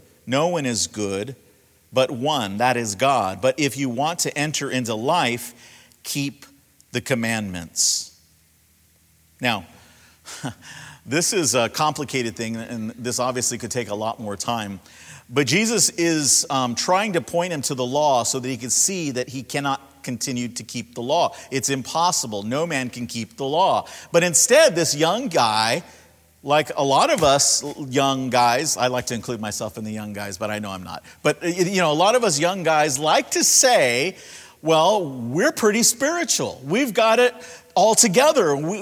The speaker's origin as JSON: {"language": "English", "town": "Los Angeles", "region": "California", "country": "United States", "lives_now": "Grand Rapids, United States", "said": "I'm from Los Angeles. Talk about a messed up society."}